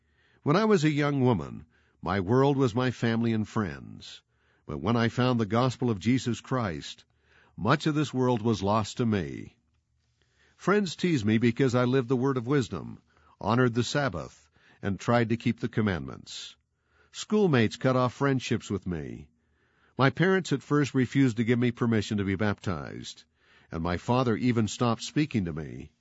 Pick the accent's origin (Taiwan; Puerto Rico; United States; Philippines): Taiwan; Growing up in Taiwan, I had always dreamed of going to school in England.